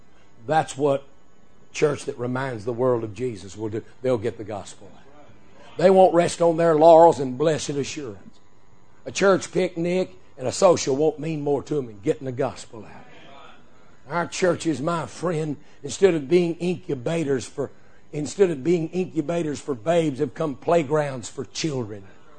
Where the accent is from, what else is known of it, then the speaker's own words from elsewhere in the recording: Texas, United States; I said, "Yes, sir, I own quite a few of them. I'm from Texas. We all own guns."